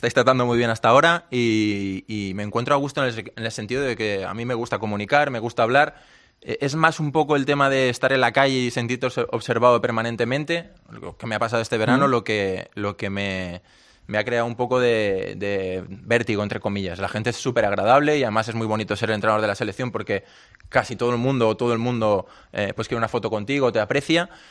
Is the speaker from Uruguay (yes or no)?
no; Barcelona, Catalonia, Spain; born there